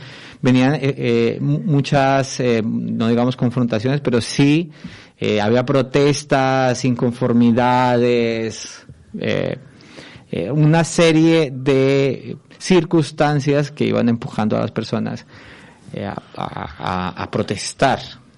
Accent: Cali, Valle del Cauca, Colombia; now in Spain; Aquí viví 12 años y soy colombiano de nacimiento, pero cántabro de adopción.

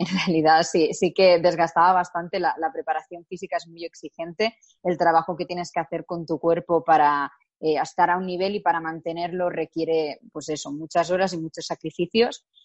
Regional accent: Tarragona, Catalonia, Spain; yo originalmente soy de Tarragona.

